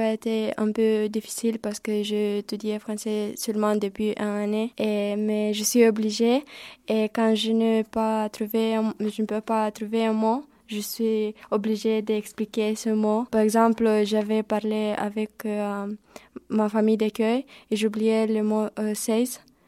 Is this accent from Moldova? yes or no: yes; Moldova; French is a second language; parce que je viens de Moldavie et là, ils sont très connus.